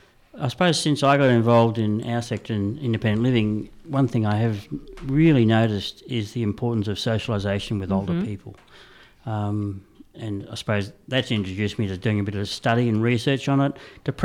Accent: Frankston, Victoria, Australia; I grew up in Frankston

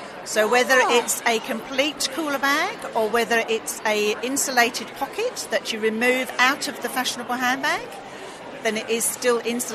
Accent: Gisborne, Victoria, Australia; I'm from Gisborne, Victoria. So I'm regional Victoria.

